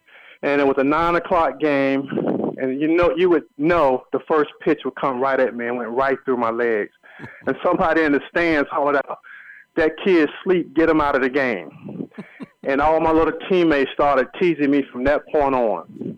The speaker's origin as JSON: {"language": "English", "region": "the South", "country": "United States", "tie": "born or raised there", "said": "I grew up here in the South, Southern Baptist, but Coach Thompson just blew me away."}